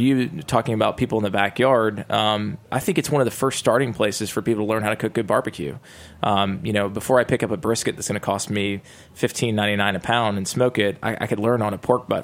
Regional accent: the South, United States; I'm born and raised in the South.

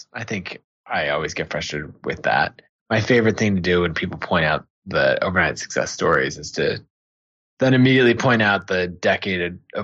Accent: Idaho, United States; Yep. I grew up maybe 45 minutes outside of the city, up in the mountains, and went to school at Boise State.

